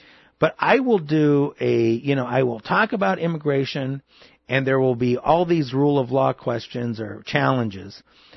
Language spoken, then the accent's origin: English; United States; I'm an American. You know, I was born here. I love this country. I'm an American of Mexican heritage.